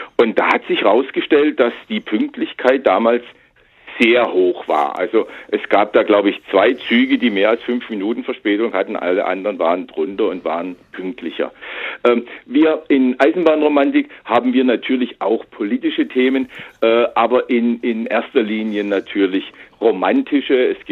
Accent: Dresden, Saxony, Germany; Also ich bin ja in einer Zeit aufgewachsen in Dresden, wo ein privates Verkehrsmittel, also sprich Auto, utopisch war.

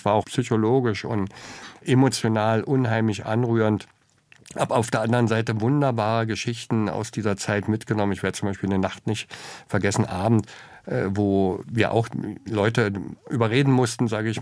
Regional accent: Brandenburg, Germany; In einem wunderbaren Land mit Menschen, die mir sehr nahe sind, von ihrer Wesensart leben zu dürfen.

